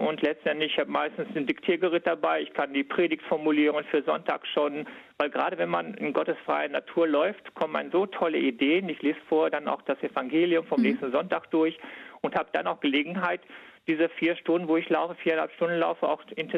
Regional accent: Werne, North Rhine-Westphalia, Germany; Also ich bin jetzt im Juni zum Beispiel von Duisburg nach Münster gelaufen, durch meine Heimatstadt in Werne.

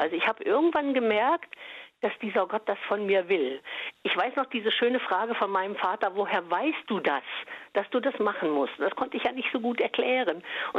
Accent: Thuringia, Germany; Also in meinem kleinen Eichsfelddorf nahe der innerdeutschen Grenze in der DDR

